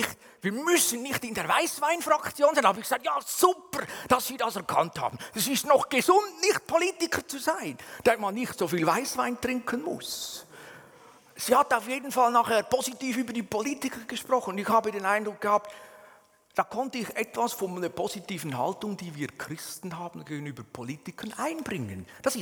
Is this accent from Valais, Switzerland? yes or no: no; Aargau, Switzerland; Ich habe es schon gemerkt, wie die Oberländer ticken. Als Aargauer.